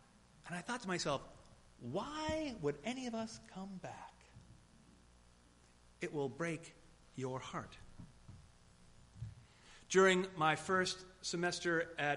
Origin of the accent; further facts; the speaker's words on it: New Bedford, Massachusetts, United States; also born or lived in Fairhaven, Massachusetts; Now, I grew up down in New Bedford and in Fairhaven, and most people there were Roman Catholic.